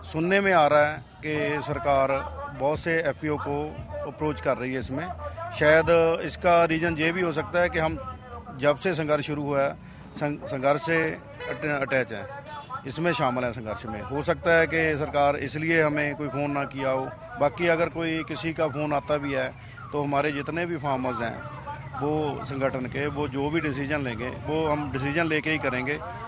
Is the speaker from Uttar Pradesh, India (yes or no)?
no; Jalandhar, Punjab, India; मैं डिस्ट्रिक्ट जलंधर से बिलोंग करता हूँ